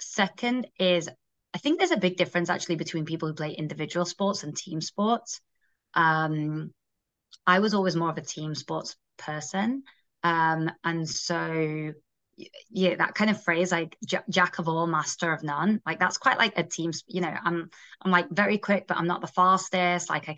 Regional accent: Manchester, North West England, United Kingdom; now in United States; I grew up in Manchester, England, hence the accent. So started the company in America, and now kind of split my time between the two.

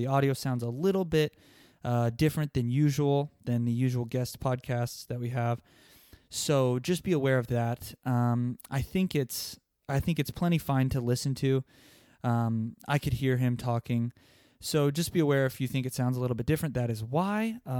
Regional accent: Hastings, Nebraska, United States; now in Lakeland, United States; I'm originally from Nebraska, a little town called Hastings, but we just recently moved to Lakeland, Florida, like Highland City is what it's called.

